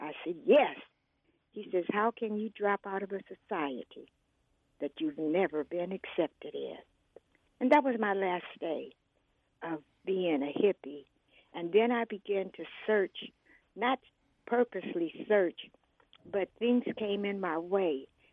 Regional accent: Phoenix, Arizona, United States; born there; I was born in Phoenix, Arizona, 1947. So that makes me 77 years old this day in 2024. And my parents came from Boley, Oklahoma, and Little Rock, Malvern, Arkansas.

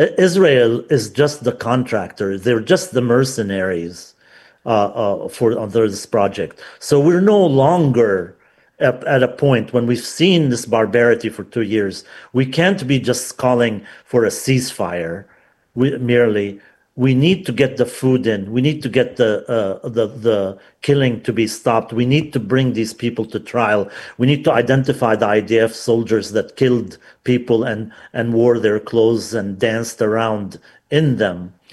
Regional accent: Lebanon; my home country of Lebanon. They bombed my village 2 weeks ago again.

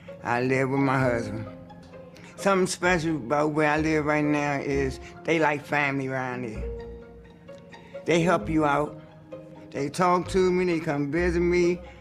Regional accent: Benny Courts, United States; I'm from Benny Courts.

